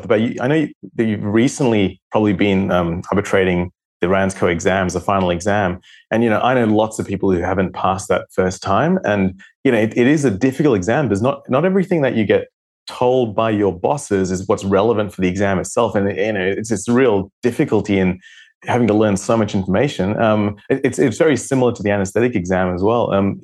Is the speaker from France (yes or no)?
no; Melbourne, Victoria, Australia; I'm an anesthetist from Melbourne in Australia.